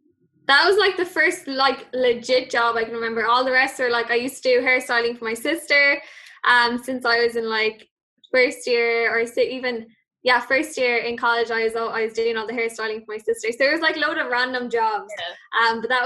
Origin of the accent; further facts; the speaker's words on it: Limerick, Munster, Ireland; So I'm from Limerick myself, and Limerick School of Art and Design is actually only 15 minutes away from me, which is great.